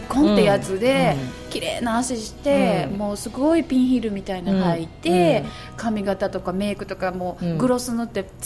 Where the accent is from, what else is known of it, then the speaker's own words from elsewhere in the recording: Amagasaki, Hyogo, Japan; いや私尼崎ですけど出身